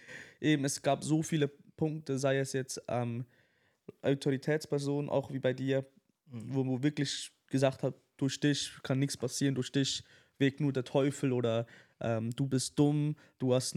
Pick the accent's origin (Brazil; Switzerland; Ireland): Switzerland; now in Dortmund, Germany; Also ich bin ursprünglich aus der Schweiz.